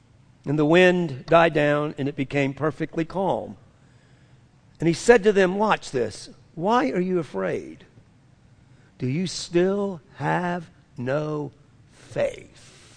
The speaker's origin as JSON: {"language": "English", "town": "New Orleans", "region": "Louisiana", "country": "United States", "tie": "born or raised there", "said": "Growing up in New Orleans, running through hurricanes to escape."}